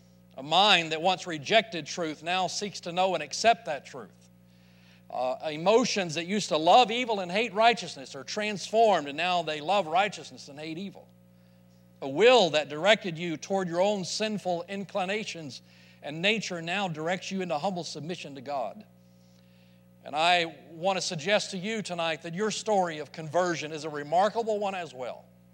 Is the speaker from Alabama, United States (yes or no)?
yes; Alabama, United States; But I grew up in North Alabama, and at the age of 6, my parents took us to a revival meeting at Springdale Baptist Church.